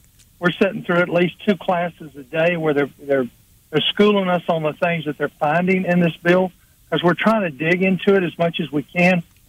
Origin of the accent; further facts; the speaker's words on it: United States; especially being an American, because it's in our DNA to want to win, and try to improve and do better.